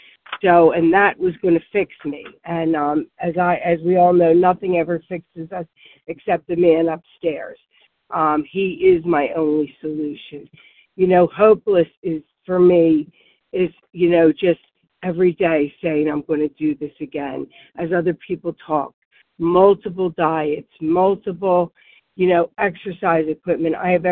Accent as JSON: {"language": "English", "town": "Warminster", "region": "Pennsylvania", "country": "United States", "said": "I'm from Warminster, Pennsylvania, and so grateful to be recovered"}